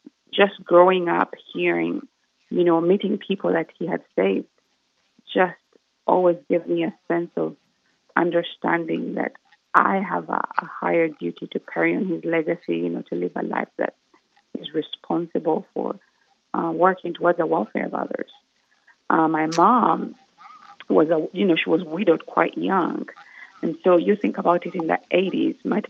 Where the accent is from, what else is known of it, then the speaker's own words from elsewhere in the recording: Kampala, Central Region, Uganda; moved away as an adult; now in England; I was born in Uganda, in the capital city of Kampala, and I grew up there until I lived there and went to school there, and left when I was about 23, 24, and moved to England.